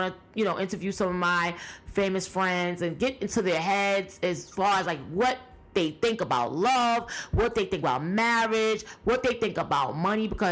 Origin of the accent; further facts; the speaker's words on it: Brooklyn, New York, United States; moved away as an adult; now in Delaware, United States; A lot of you guys, if you don't know, I'm from Brooklyn, New York. And I recently moved to Delaware. I recently picked up and left New York, my family and I, and we're just really like starting our life over in Delaware.